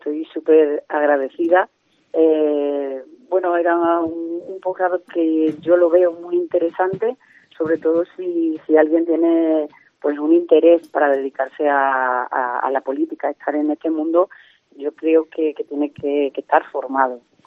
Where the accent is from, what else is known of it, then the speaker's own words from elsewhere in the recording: Jerez, Andalusia, Spain; afortunadamente yo soy de Jerez, y mi familia es de Jerez.